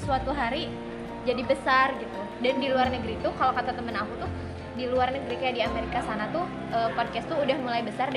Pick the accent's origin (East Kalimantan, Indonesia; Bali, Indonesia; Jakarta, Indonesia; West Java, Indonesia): West Java, Indonesia; karena aku dari Sunda ya